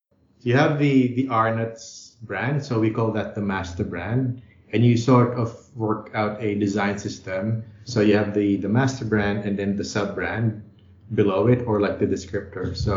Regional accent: Philippines; English is a second language; now in Australia; Aussies like to speak. Like, so as a Filipino, I needed to learn how to be more assertive.

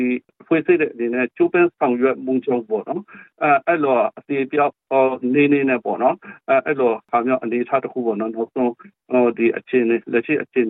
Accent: Sittwe, Rakhine State, Myanmar; အော်ကျွန်တော်ရဲ့ဇာတိကစစ်တွေဇာတိပါ

